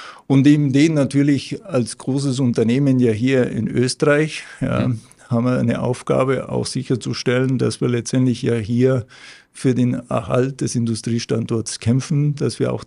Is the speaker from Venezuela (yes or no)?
yes; Caracas, Capital District, Venezuela; German is a second language; moved away as an adult; bin ich ja in Venezuela, in Caracas geboren und habe dann auch dort mein Studium absolviert